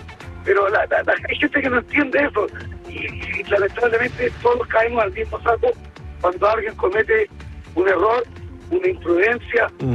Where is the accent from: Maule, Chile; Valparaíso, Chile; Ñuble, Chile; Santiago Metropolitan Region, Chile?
Maule, Chile; Cauquenes; que trabajo yo con los días viernes, yo soy de Cauquenes.